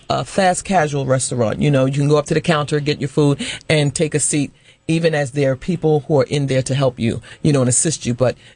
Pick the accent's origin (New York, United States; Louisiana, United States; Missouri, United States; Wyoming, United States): New York, United States; You know, again, I'm originally from New York, so we know good pizza.